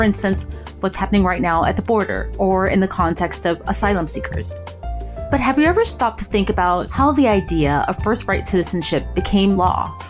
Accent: the South, United States; I mean, I grew up in the South

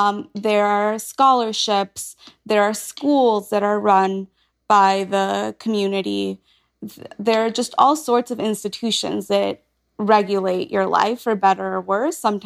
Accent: Mexico City, Mexico; But growing up in Mexico City, I had three of my great-grandmothers within walking distance.

